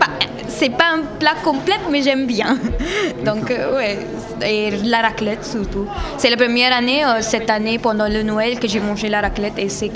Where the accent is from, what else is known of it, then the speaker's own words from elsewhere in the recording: Mumbai, Maharashtra, India; Ah ouais, je suis de Bombay, donc évidemment, c'est vraiment... là-bas, c'est presque 30-35 degrés, et c'est normal.